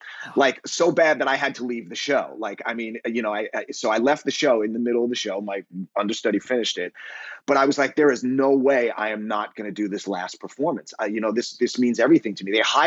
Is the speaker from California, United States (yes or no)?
no; New York City, New York, United States; So I grew up in New York, in New York City and on Long Island, and I played in rock bands, you know, my whole life.